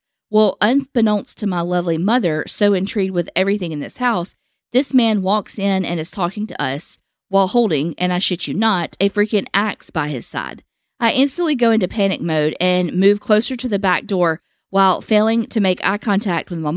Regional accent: Georgia, United States; So not only is it nowhere close to home, born and raised near Atlanta

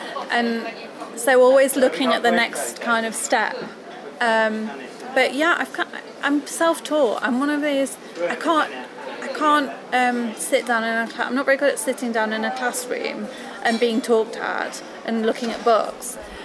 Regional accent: Underwood, East Midlands, United Kingdom; now in Spain; little village called Underwood, which is between Nottingham and Derbyshire. I've got to say that, because I'm not from Nottingham.

